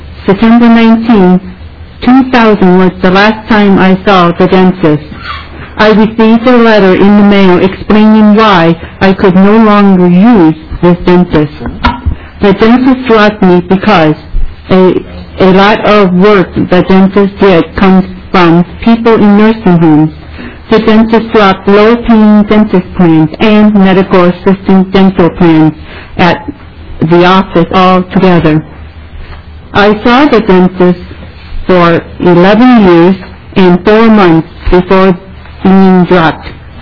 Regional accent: Minnesota, United States; born there; I was born in Minnesota with a disability and dental problems and was adopted as a baby.

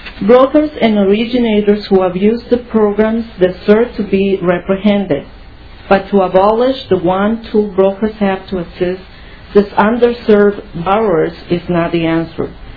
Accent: Colombia; now in United States; owner of Real Financing and Investment. I'm originally from Colombia. I came to the United States with an honest dream to own a piece of land.

